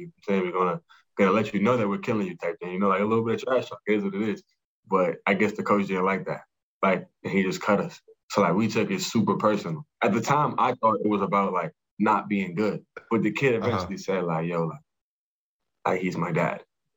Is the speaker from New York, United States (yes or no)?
yes; Brooklyn, New York, United States; Originally, I'm from Brooklyn, New York. I got a twin brother who also plays basketball, but he plays at St. John's University.